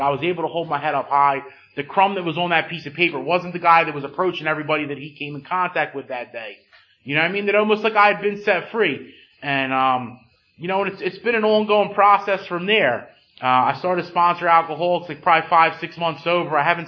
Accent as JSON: {"language": "English", "region": "Pennsylvania", "country": "United States", "said": "living on the outskirts of Kensington, I'm from Montgomery County"}